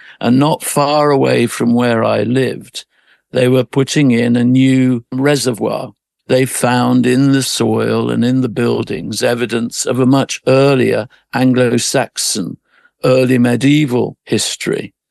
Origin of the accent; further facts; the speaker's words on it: Birmingham, West Midlands, United Kingdom; Mick was a fellow Brummie, so I come from Birmingham originally